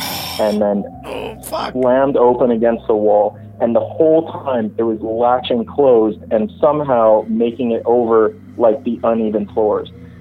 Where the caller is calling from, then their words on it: Alberta, Canada; Calling from Alberta.